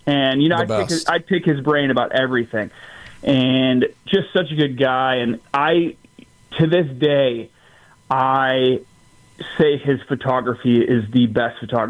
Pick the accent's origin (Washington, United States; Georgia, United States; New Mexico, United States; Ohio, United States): Ohio, United States; I'm from Ohio, so, and I was actually in Ohio watching it.